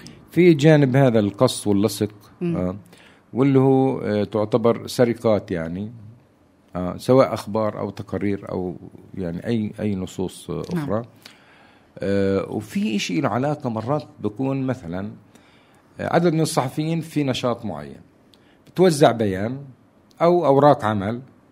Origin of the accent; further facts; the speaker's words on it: Palestine; بس عندنا بفلسطين سوق دون مؤاخذة معايير مبهدلتنا كلنا يعني.